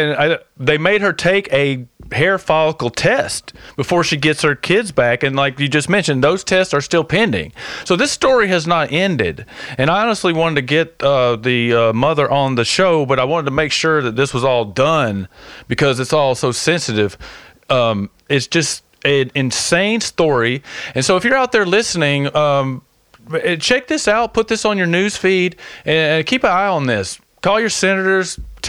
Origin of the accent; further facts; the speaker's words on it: Southern United States, United States; it's just something that I'm from the South, so it really bothers me a lot because I've seen a lot of this.